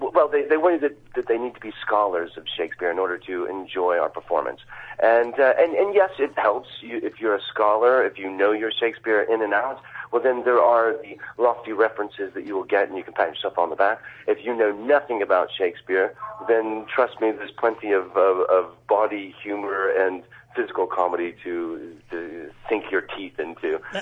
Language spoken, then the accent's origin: English; United States; As an American, people often try to, you know, pull one over on me